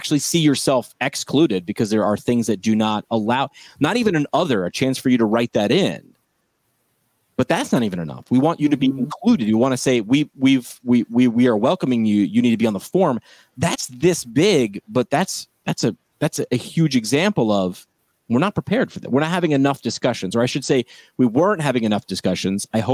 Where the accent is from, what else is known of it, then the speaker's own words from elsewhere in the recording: New York, United States; I'm a New Yorker. I shouldn't say lifelong. I moved around